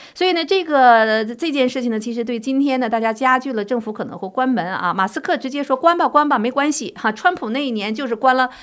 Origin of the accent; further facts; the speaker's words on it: China; 我们中国人讲73、84，这老太太是个坎儿